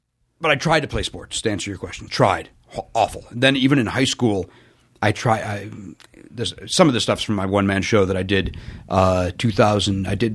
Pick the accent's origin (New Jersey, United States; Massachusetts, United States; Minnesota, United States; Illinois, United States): Illinois, United States; Chicago; I grew up in the South Side of Chicago. It's sports. Everybody does sports.